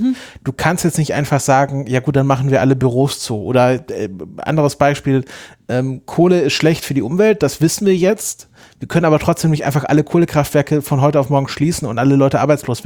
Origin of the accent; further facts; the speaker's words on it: West Germany, Germany; ich bin auch ein Wessi